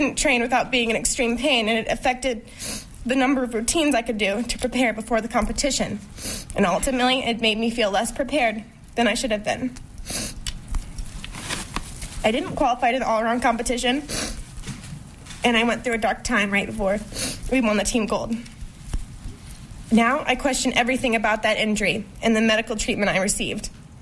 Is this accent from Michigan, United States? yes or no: yes; Lansing, Michigan, United States; I started seeing Larry Nassar at the age of 8, right here in my hometown of Lansing.